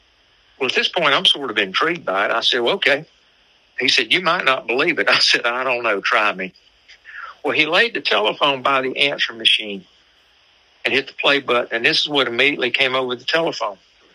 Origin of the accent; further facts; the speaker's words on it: Gaffney, South Carolina, United States; born there; Well, see, I was born in Gaffney. Mm-hmm. And I came down here a long time ago.